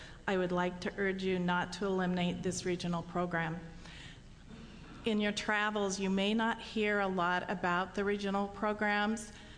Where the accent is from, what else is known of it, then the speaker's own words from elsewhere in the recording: Hermiston, Oregon, United States; I am from Hermiston.